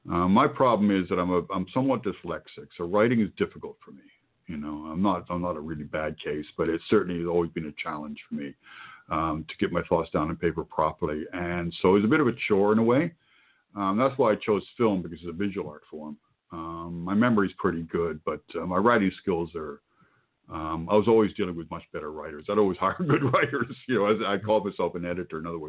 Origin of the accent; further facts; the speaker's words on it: United Kingdom; Now, I was... being brought up British, freckle-faced, I used to have very protruding front teeth, and I was sort of a funny kid with a funny accent.